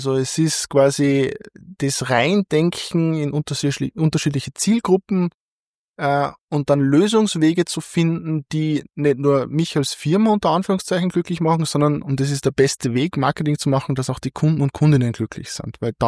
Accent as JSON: {"language": "German", "town": "Linz", "region": "Upper Austria", "country": "Austria", "tie": "born or raised there", "said": "Ich bin ein waschechter Oberösterreicher, bin in Linz geboren, Linz aufgewachsen und dann als klassischer Oberösterreicher nach Wien zum Studieren gegangen."}